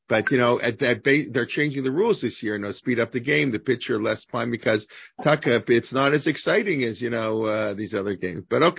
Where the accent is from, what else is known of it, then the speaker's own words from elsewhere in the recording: Canada; But, as a Canadian, you know, we get insulted if you, okay.